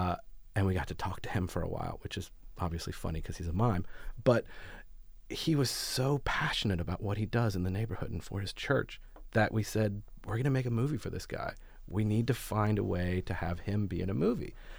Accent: Virginia, United States; as a new person in a city, I'm from Virginia and I moved here for work.

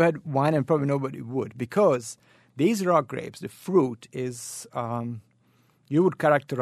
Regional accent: Hungary; now in United States; I am from Hungary originally.

